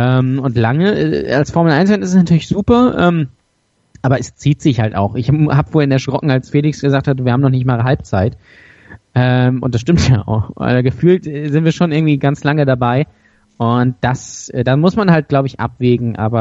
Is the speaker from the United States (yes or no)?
no; Austria; Ja, das ist als Österreicher, das ist schwierig.